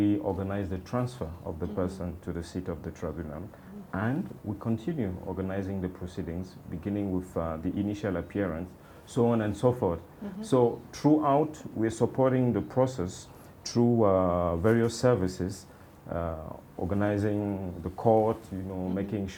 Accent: Cameroon; I'm from Cameroon.

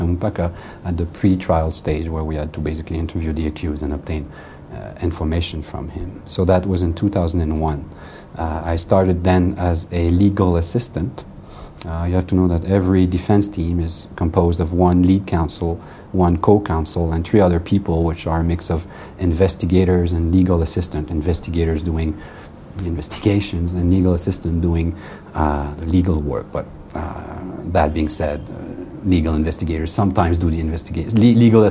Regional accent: Montreal, Quebec, Canada; I am from Montreal, Canada.

